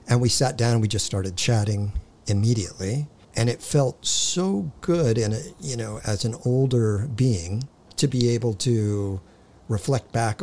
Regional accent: Hawthorne, California, United States; born there; I was born in Hawthorne. I'd still call that L.A.

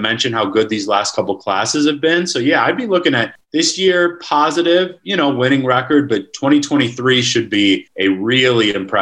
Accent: Wisconsin, United States; I'm actually from Wisconsin, so I grew up seeing the Hawkeyes plenty growing up

